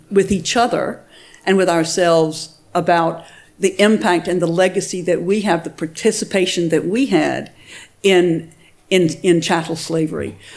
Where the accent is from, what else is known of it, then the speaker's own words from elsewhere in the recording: South Carolina, United States; one of the things that I know growing up in South Carolina is we learned a whole lot about emancipation.